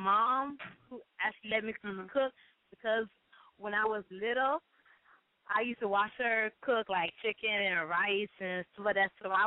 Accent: Hollywood, Florida, United States; Hollywood, Florida.

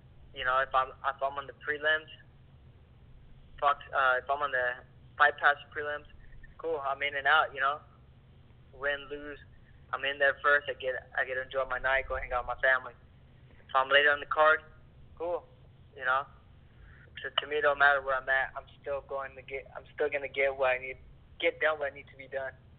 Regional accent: Lemoore, California, United States; I'm in my hometown of Lemoore. Came out here to do a grappling seminar.

